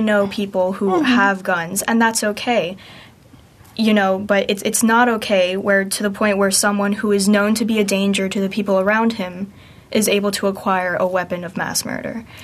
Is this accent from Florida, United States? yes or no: yes; Miami, Florida, United States; now in Tallahassee, United States; You know, I live in Tallahassee now. I'm from Miami.